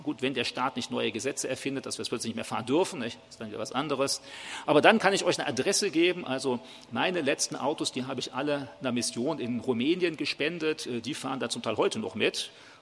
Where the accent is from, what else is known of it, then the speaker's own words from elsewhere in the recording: Germany; Da sind wir doch als Deutsche eigentlich immer so zu erzogen.